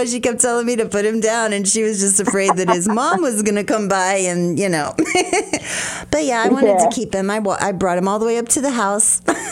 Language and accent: English; Ohio, United States; So I grew up in Ohio, so it was very different than Florida, and we had a lot of land behind us.